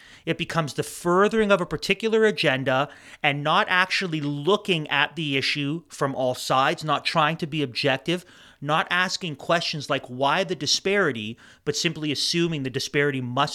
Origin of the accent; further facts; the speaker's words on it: Canada; in order to make us ashamed of being Canadian to shut down Canada Day